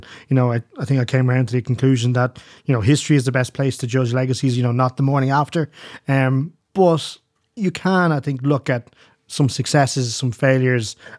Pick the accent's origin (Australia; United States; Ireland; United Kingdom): Ireland; a significant international, you know, recognition that we weren't used to as Irish people to have a Taoiseach in that.